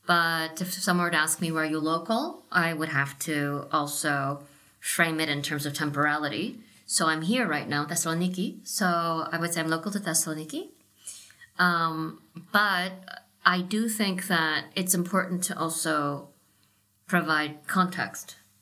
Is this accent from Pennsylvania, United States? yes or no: no; San Francisco, California, United States; I grew up in San Francisco.